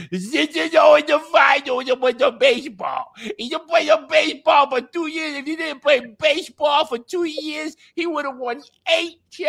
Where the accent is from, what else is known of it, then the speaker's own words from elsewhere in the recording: Chicago, Illinois, United States; Guys, I am from Chicago.